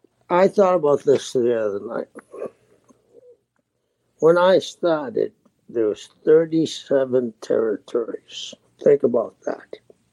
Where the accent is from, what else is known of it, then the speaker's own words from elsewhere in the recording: Boston, Massachusetts, United States; I'm from South Boston, and nobody had cowboy boots.